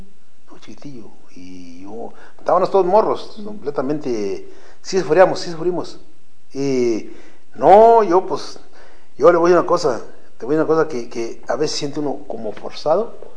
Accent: Ocampo, Guanajuato, Mexico; born there; Yo nací en Guanajuato, rancho La Haciendita, municipio de Ocampo, Guanajuato.

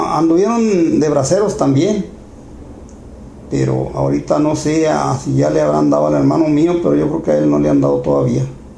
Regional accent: San Pedro del Gallo, Durango, Mexico; Pues nací en San Pedro del Gallo, el 9 de octubre de 1936.

